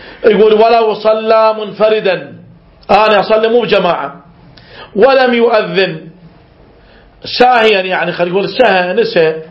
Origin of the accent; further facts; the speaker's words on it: Iraq; مثل عندنا بالعراق احنا يقول ابو قراء وين يبين